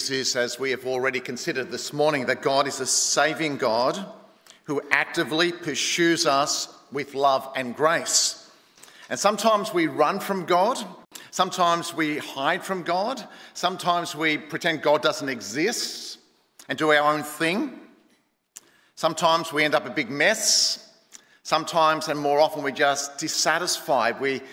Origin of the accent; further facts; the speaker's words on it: Sydney, New South Wales, Australia; I'm from the western suburbs of Sydney.